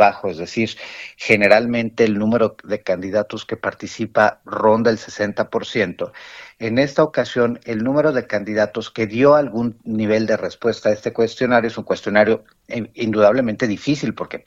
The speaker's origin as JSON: {"language": "Spanish", "country": "Mexico", "said": "el gran perdedor somos los mexicanos."}